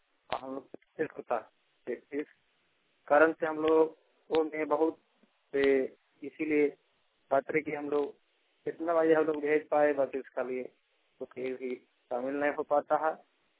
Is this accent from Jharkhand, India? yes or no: yes; Kosiyara, Jharkhand, India; ग्राम कोसियारा, पंचायत प्रतापपुर, जिला चतरा, झारखंड के निवासी हैं, झारखंड राज्य के निवासी हैं।